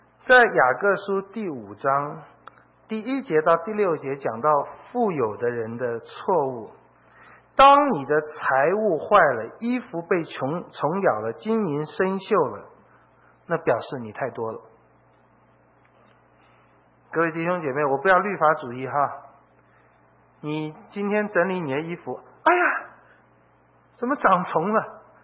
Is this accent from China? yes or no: yes; China; 那对我们中国人都会说啊，我有能力管理10000个人